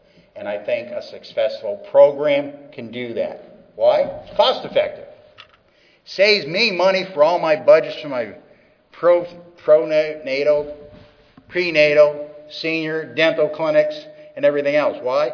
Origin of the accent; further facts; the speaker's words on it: Connecticut, United States; We're here in the West Coast, I'm from Connecticut.